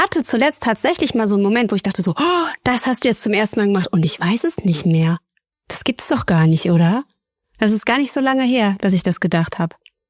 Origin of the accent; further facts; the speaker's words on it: Cologne, North Rhine-Westphalia, Germany; Also ich bin Schauspielerin, ich komme aus Köln, lebe aber seit fast 4 Jahren jetzt in so einer Hin- und Her-Beziehung mit München und Köln